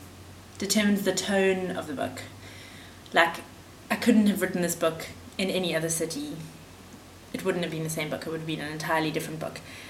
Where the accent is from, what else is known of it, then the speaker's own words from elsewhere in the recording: Durban, KwaZulu-Natal, South Africa; Well, I've always loved Durban. I grew up in Durban, and it's kind of the forgotten city.